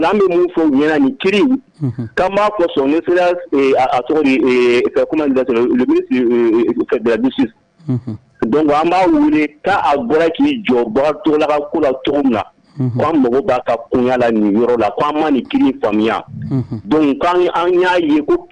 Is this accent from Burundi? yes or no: no; Mali; Voilà, on est malien.